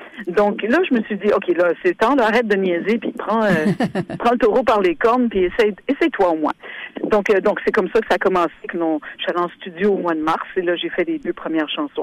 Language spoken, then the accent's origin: French; Robertville, New Brunswick, Canada; moi, je viens de Robertville. Mon père, c'est un monsieur de Petit Rocher, ma mère de Nicolas-Denis. Tu vois, moi, je suis ancrée dans l'Acadie très profondément.